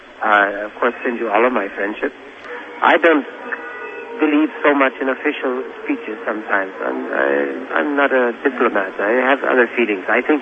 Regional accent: United States; It reminds me of my obligation as an American to fight harder than ever

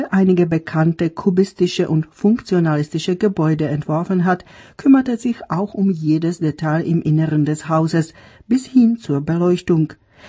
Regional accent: Prague, Czechia; Ich bin eine gebürtige Weinbergerin, also Pragerin, die im Stadtteil Královské Vinohrady, königliche Weinberge, zur Welt kam. Übrigens habe ich in diesem Stadtviertel auch jahrzehntelang gelebt.

